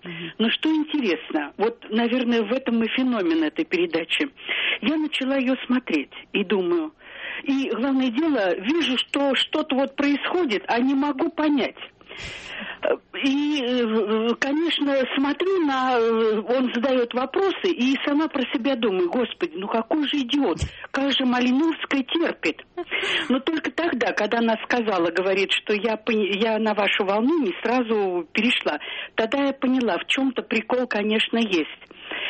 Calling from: Lipetsk, Lipetsk Oblast, Russia

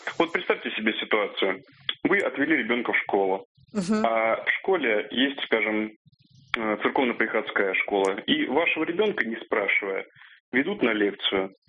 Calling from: Moscow, Russia; я из Москвы.

